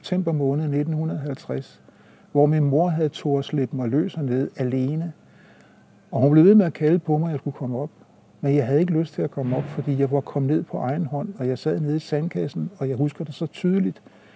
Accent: Copenhagen, Capital Region of Denmark, Denmark; Vi vidste jo godt dengang, at det var et arbejderkvarter. Det blev der omtalt i alle mulige sammenhæng, at jeg kom ude fra Sydhavnen af. Det var sjældent, de sagde, at jeg kom ud fra musikbyen af.

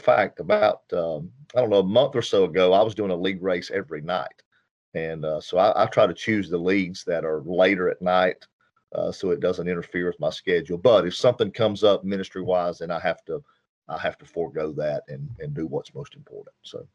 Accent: Hickory, North Carolina, United States; I'm from Hickory, North Carolina, in the famous Hickory Speedway.

